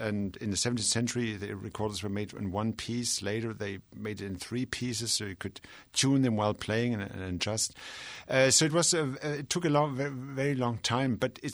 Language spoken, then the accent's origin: English; Germany; funny enough, I grew up in Germany